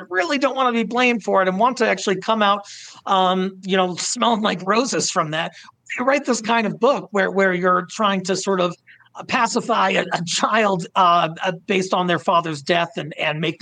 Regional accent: Colorado, United States; you look at the Aurora Theater shooting case, James Holmes in my home state of Colorado

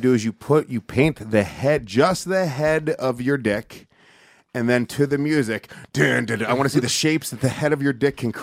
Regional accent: New York, United States; Any kids that I grew up with in Havasher, New York

